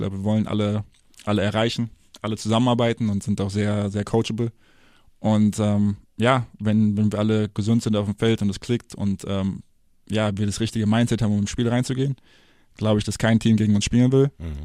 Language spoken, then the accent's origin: German; Wiesbaden, Hesse, Germany; Ich bin ja, also muss ich auch dazu sagen, ich bin ja auch aus Wiesbaden.